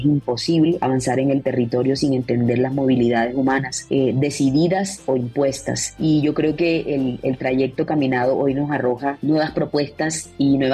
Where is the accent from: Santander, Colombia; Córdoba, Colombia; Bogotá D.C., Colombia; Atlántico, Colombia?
Córdoba, Colombia; Montería; yo soy del Caribe colombiano, yo soy de Montería.